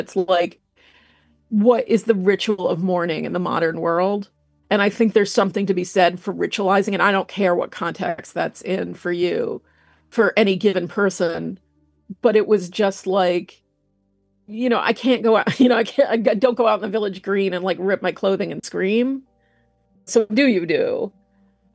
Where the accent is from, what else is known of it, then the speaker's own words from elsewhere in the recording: New York, United States; I'm from New York and I'm, you know, kind of punk goth.